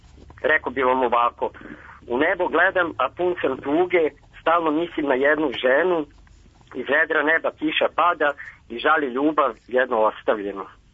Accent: Vojvodina, Serbia; Ja sam tu iz Banata, bavim se poljoprivredom i pesnik sam.

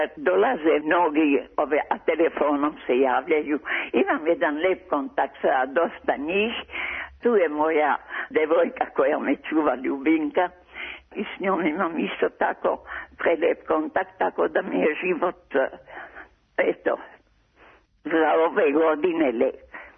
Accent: Belgium; Serbian is a second language; also born or lived in Dalmatia; now in Belgrade, Serbia; Ja sam inače Dalmatinka i moji roditelji su se iselili u Belgiji i tako da sam tamo odrasla i iz Belgije sam došla u Beogradu

